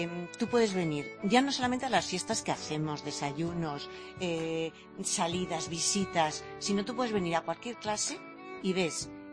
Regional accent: Viveiro, Galicia, Spain; yo soy de Vivero, pero de una aldea de al lado de Vivero, no de Vivero. Eso es, todos son aldeas.

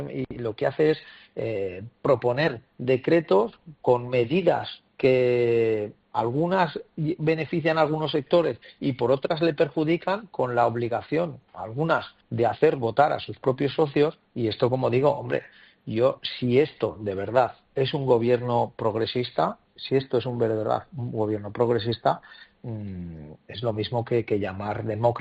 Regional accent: Aragon, Spain; yo como bajo aragonés

